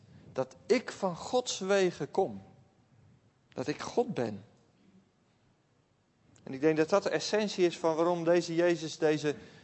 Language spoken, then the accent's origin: Dutch; Tilburg, North Brabant, Netherlands; Bij ons in Tilburg zouden ze zeggen als iemand overleden is, het was best wel een goede mens.